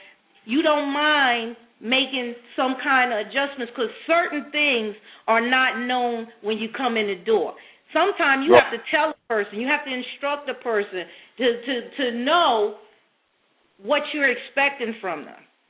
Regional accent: Brooklyn, New York, United States; I'm living in New York. I'm from Brooklyn, New York.

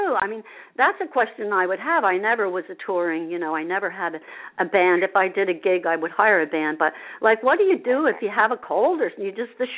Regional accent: Asbury Park, New Jersey, United States; I grew up in Asbury Park, and I was so blessed to have been, you know, been there.

